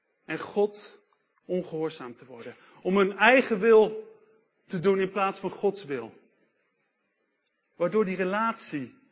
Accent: Amsterdam, North Holland, Netherlands; Ik kom zelf uit Amsterdam, daar had ik dus graag een wereldreis voor over. En ik ben voorganger van Crossroads, internationale Engelstalige gemeente in Amsterdam.

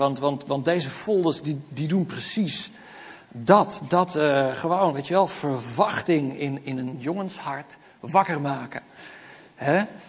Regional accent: Harlingen, Friesland, Netherlands; tenzij je net zoals ik uit Harlingen komt. Eén keer per jaar kwam het programma bij ons in Harlingen op de deurmat van de visserijdagen.

